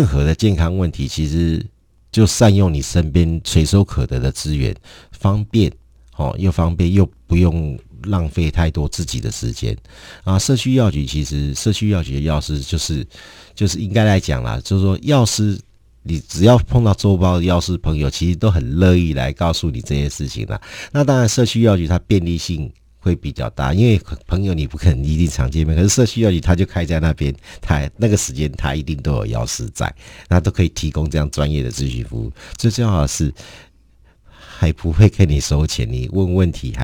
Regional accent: Taiwan; 我们生在台湾呢，生在这一个台湾人

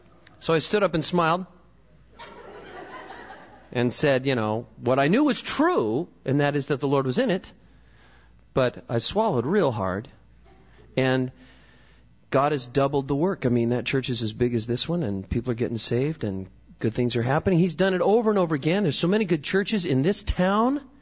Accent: Santa Cruz, California, United States; I'm from Santa Cruz, California, which we used to say had the spirit of weird living in the mountains of Santa Cruz.

